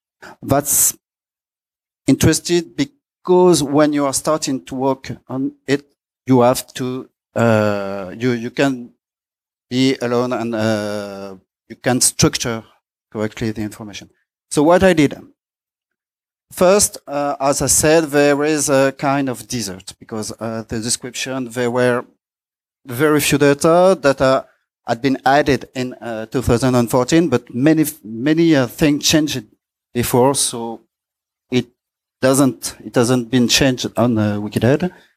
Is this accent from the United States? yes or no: no; France; I'm from France and mostly I edited